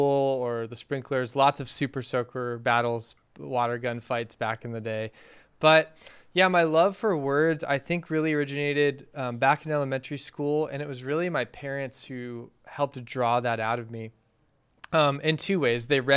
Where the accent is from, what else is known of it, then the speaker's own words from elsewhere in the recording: Phoenix, Arizona, United States; now in California, United States; But yeah, I was born and raised in Phoenix. I've been in California since 2005, but a lot of my family's still there.